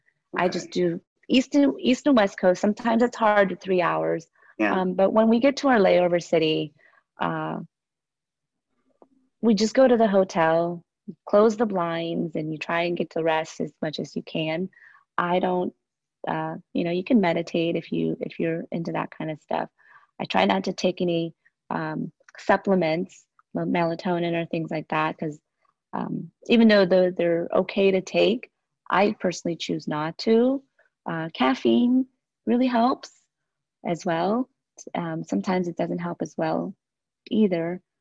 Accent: Laos; oh, I'm from Laos, and half the time you don't even know if the other person even knows where that is.

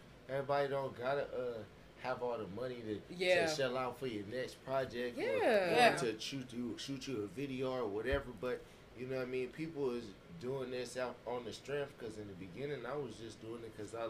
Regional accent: San Diego, California, United States; now in Alaska, United States; Well, I'm from California. I'm from San Diego. Okay. From Southeast San Diego.

